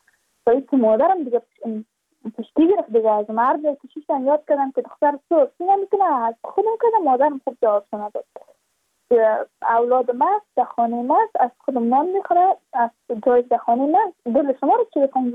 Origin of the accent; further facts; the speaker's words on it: Badakhshan, Afghanistan; چون ما از بدخشان هستیم، یعنی منطقای دور دستش